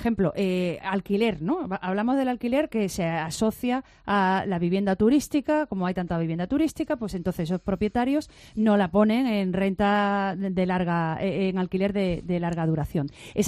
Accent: Málaga, Andalusia, Spain; pero si es que yo soy de Málaga

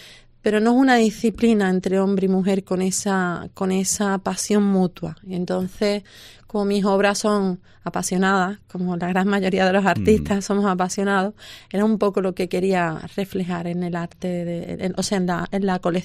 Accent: Andalusia, Spain; aunque siendo andaluza, pues mucha gente me preguntaba

